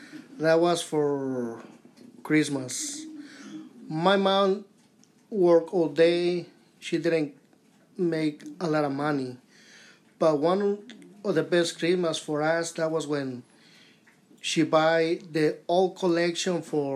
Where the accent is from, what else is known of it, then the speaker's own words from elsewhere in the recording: Tuxpan, Jalisco, Mexico; English is a second language; I grew up in Tuxpan, Jalisco, south of Jalisco.